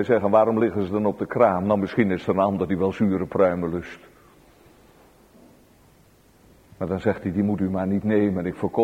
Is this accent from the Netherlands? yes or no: yes; Elburg, Gelderland, Netherlands; En vroeger in mijn jeugd in Elburg was dat onder de jongeren